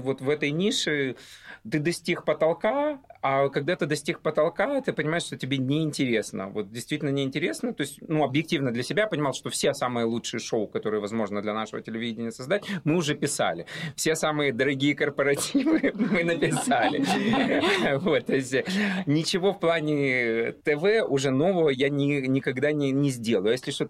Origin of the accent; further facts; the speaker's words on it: Odesa, Odesa Oblast, Ukraine; Я из Одессы сам, одессит, вот, и переехал.